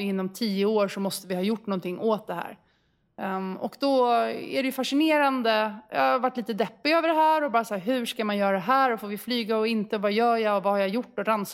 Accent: Sweden; now in Indonesia; Jag var ju hemma i Sverige ju och jobbade lite. Och då bodde jag hos min kompis.

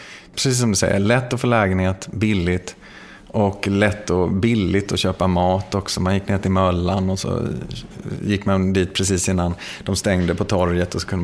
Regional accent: Växjö, Kronoberg County, Sweden; now in Malmö, Sweden; för oss var ju också kul att vi kom då från Växjö och med någon slags lite småländsk anda

